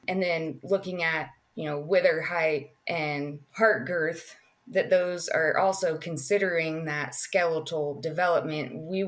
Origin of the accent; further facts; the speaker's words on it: Boise, Idaho, United States; now in Texas, United States; No, I'm native to Idaho. I grew up in Boise, Idaho.